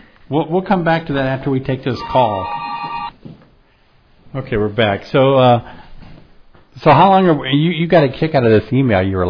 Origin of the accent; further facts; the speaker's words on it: Memphis, Tennessee, United States; he found out that I was from, that I grew up in Memphis